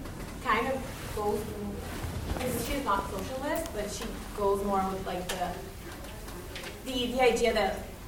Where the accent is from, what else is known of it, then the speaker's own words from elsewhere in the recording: São Paulo, Brazil; I'm from Brazil, and you said that you work there.